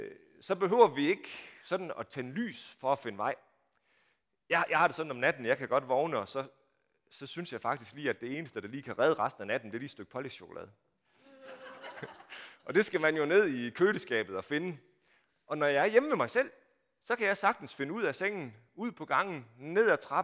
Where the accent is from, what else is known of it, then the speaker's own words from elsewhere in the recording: Strandby, North Denmark Region, Denmark; I mine unge dage, så var der blandt de unge i Strandby, hvor jeg kommer fra